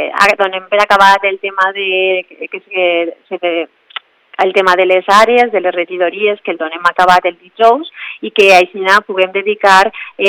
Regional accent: Almassora, Valencian Community, Spain; jo ara en aquests moments estic totalment volcada en l'Ajuntament d'Almassora, en el meu poble

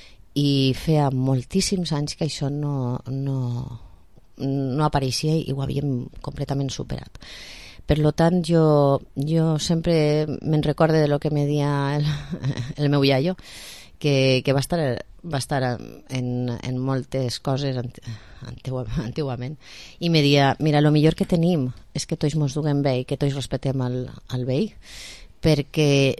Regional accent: Moncofa, Valencian Community, Spain; el meu fill va entrar en l'escola pública, la mateixa que jo vaig anar, en Moncofa, jo soc de Moncofa

